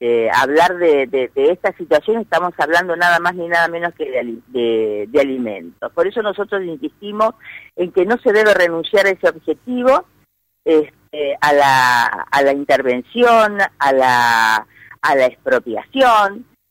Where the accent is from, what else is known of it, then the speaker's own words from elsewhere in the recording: Wheelwright, Santa Fe, Argentina; yo, por ejemplo, vengo de un pueblo rural. Los pueblos rurales de donde vengo yo, por ejemplo, yo soy de la localidad de Wheelwright